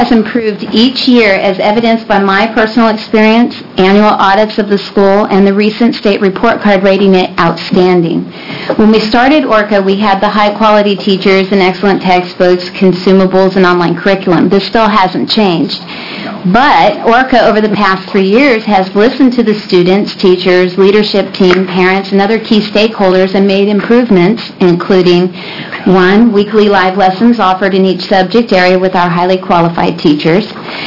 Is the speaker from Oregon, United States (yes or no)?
yes; Hillsboro, Oregon, United States; I'm from Hillsboro, Oregon.